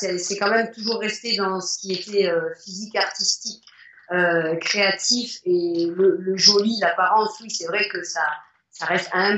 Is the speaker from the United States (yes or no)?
no; eastern France, France; now in Sommières, France; je ne suis pas de la région de Sommières à l'origine. Ouais. Moi je viens de l'est de la France